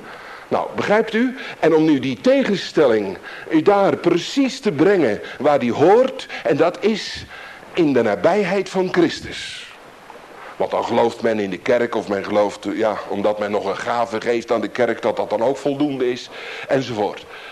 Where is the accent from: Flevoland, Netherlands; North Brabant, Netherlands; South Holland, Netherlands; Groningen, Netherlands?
Groningen, Netherlands; wij komen uit Groningen, dat weet u ook. En daar, ongelovigen, nee. We geloven allemaal wel.